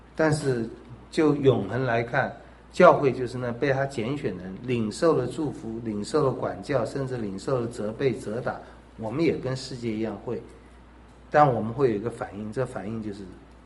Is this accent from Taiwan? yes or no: no; China